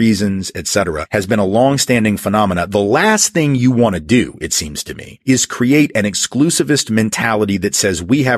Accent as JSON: {"language": "English", "country": "United States", "said": "And I say that as an American, I say that as a Jew, I say that as a human being who cares about the well-being of everyone in Palestine"}